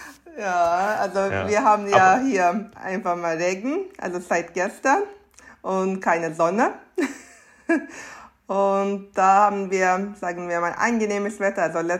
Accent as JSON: {"language": "German", "region": "Istanbul", "country": "Turkey", "tie": "born or raised there", "said": "Ich bin ja 36 Jahre alt und ich bin in Istanbul geboren und hier aufgewachsen."}